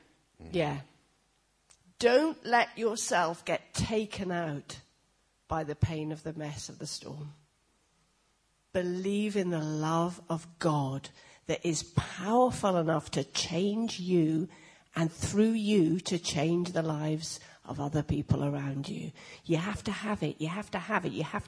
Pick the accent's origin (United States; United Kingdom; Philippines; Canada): United Kingdom; Wales; Boyo, I'm Welsh, and it almost came out like that.